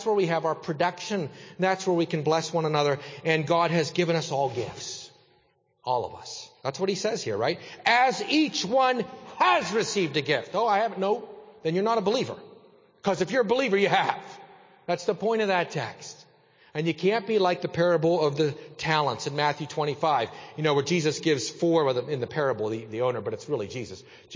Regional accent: Salzburg, Austria; English is a second language; I don't know about you, but growing up in Salzburg, man, if we borrowed something, I hated it.

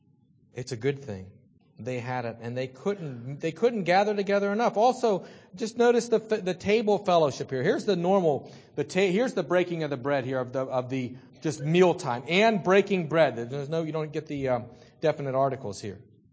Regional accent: Salzburg, Austria; I'm sitting there, you know, I'm from Salzburg.

